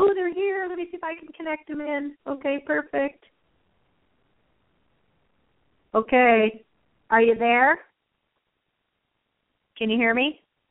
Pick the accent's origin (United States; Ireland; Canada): Ireland; because of my research, I'm having a hard time celebrating St. Patrick's Day today, even though I'm Irish.